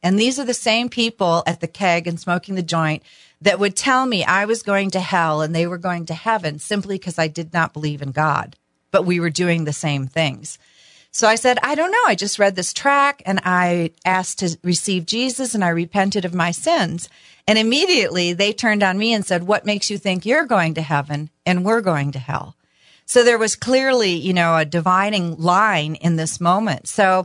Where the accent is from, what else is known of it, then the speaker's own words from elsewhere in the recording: Ludington, Michigan, United States; I can remember in my hometown of Ludington